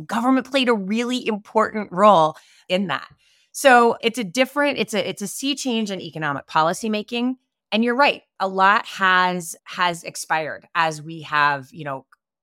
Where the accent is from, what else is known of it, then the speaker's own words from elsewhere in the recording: Kansas, United States; I grew up in Kansas, daughter of a preacher, a high school debater